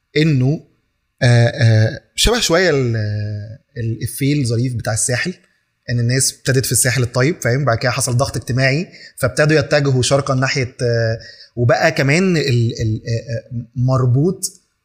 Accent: Egypt; عندنا في مصر بيحصل بشكل

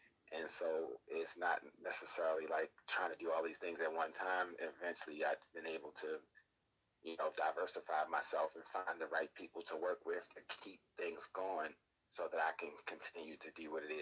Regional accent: Baltimore, Maryland, United States; now in Atlanta, United States; because I'm from Baltimore, we love crabs. And so it was the store I used to go to all the time on Marlin Avenue.

